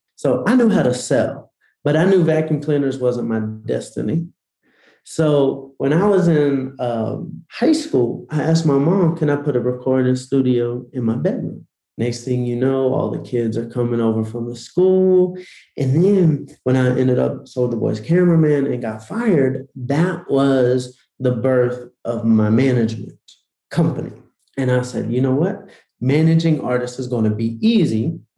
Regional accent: Atlanta, Georgia, United States; So I grew up in Atlanta. My grandfather sold vacuum cleaners.

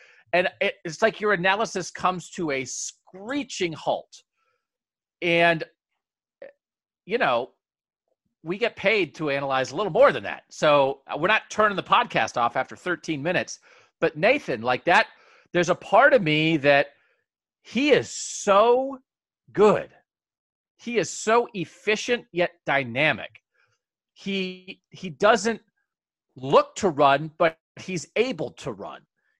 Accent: Pennsylvania, United States; I grew up going to Penn State games because I'm from Pennsylvania and I grew up 2 hours away from Penn State.

